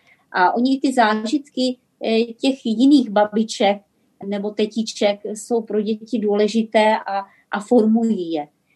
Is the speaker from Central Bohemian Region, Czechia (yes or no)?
no; Trutnov, Hradec Králové Region, Czechia; now in Pardubice, Czech Republic; My sami jsme oba dva z Trutnova a ukotvili jsme se v Pardubicích